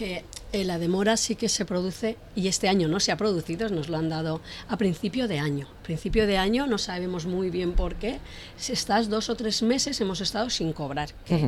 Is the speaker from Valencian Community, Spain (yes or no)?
yes; Betxí, Valencian Community, Spain; Es verdad que yo soy de Betxí y en Betxí hay un cole